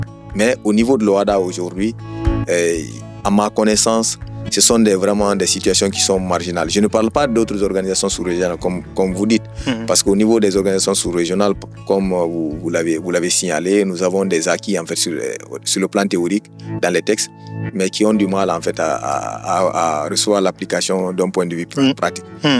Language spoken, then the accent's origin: French; Guinea; moi par exemple, en tant que Guinéen